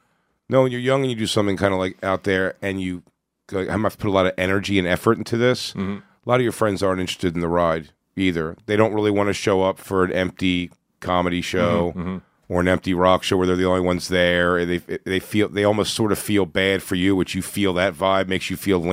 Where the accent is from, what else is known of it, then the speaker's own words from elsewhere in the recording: Philadelphia, Pennsylvania, United States; Philadelphia.